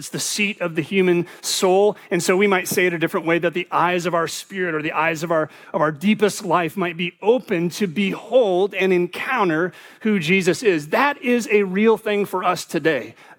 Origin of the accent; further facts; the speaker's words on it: Rock Island, Illinois, United States; I'll name my hometown. Can anything good come out of Rock Island?